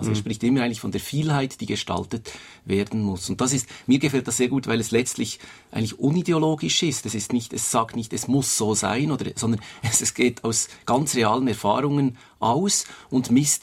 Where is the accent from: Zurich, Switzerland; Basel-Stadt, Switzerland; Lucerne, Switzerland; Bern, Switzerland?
Bern, Switzerland; Ich bin als Schweizer in Bern aufgewachsen und hatte einfach immer diesen Namen von meinem Großvater.